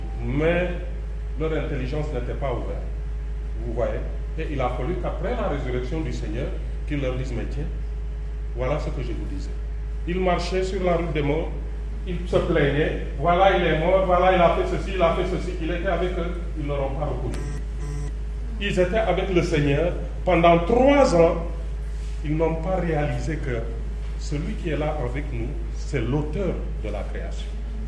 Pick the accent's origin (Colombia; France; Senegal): Senegal; dans mon village, c'est là que je suis né. J'ai grandi avec eux. J'ai fait les choses avec eux. Et c'est chez moi. Comme on dit, on est sénégalais.